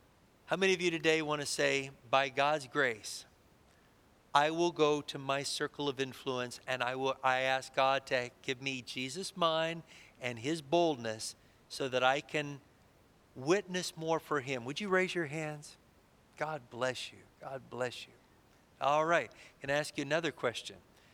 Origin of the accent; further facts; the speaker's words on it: Texas, United States; I'm from Texas in the United States.